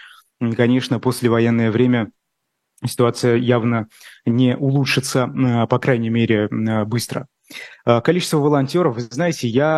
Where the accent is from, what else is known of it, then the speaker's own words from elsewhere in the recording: Ufa, Bashkortostan, Russia; идут помогать людям в городе Уфа, откуда я родом.